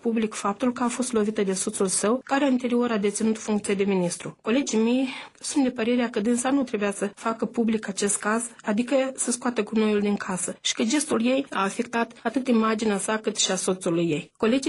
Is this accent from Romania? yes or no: no; Bălășești, Sîngerei District, Moldova; Am mers în satul meu natal, Bălășești-Sângerei, unde am făcut parastase tatălui meu